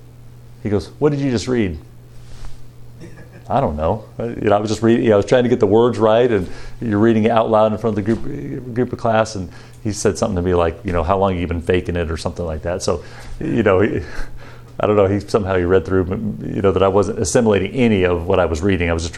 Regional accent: Wyoming, United States; So I grew up in Wyoming, and there's cows in Wyoming

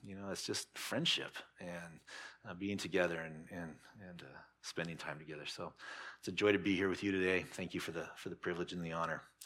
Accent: Fort Collins, Colorado, United States; If you're familiar with Colorado at all, northern Colorado, I was raised in Fort Collins

